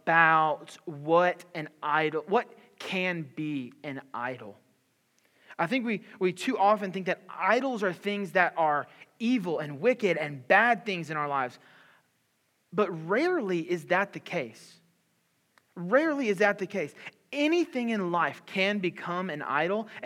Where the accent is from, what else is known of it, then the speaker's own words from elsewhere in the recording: Louisiana, United States; also born or lived in Mobile, Alabama; now in Marietta, United States; And I'm from South Louisiana. I'm from the swamp. And we lived in Mobile, Alabama for the past few years by the beach. And now I live in Marietta in Atlanta.